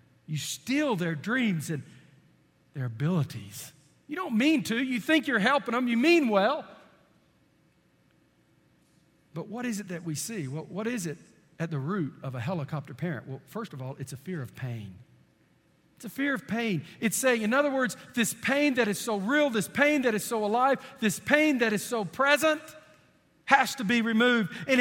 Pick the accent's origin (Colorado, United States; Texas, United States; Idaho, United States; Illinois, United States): Texas, United States; You know, I'm 22. I'm from East Texas.